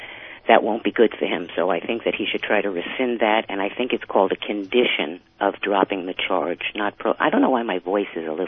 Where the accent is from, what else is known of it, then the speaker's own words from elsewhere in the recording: Bronx, New York, United States; I grew up in the Bronx, and that's why I'm a little more, I tend to like to side with law enforcement.